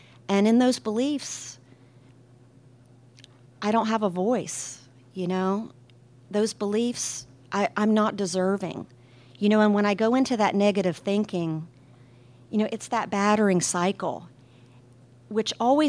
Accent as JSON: {"language": "English", "region": "the South", "country": "United States", "tie": "born or raised there", "said": "You know, I was raised in the South, and I never really had a sense of a personal connection with higher power"}